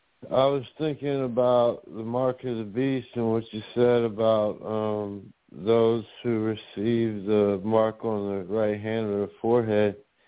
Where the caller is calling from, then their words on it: Bradenton, Florida, United States; calling from Bradenton, Sarasota, Florida.